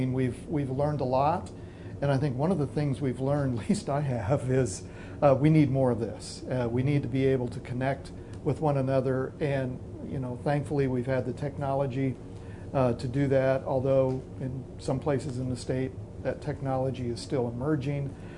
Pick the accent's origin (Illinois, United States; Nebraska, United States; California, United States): Nebraska, United States; Ogallala; also born or lived in Lincoln; I was born here in Lincoln. My family moved out to Western Nebraska when I was junior high age. I graduated from high school in Ogallala.